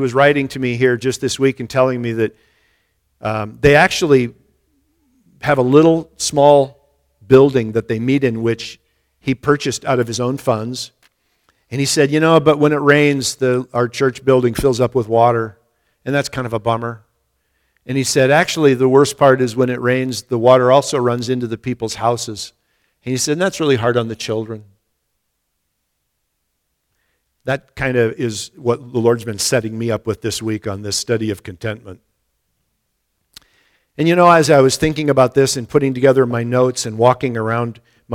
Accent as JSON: {"language": "English", "country": "United States", "said": "excuse me, God, I'm from America. We are never satisfied with just food and clothing, right?"}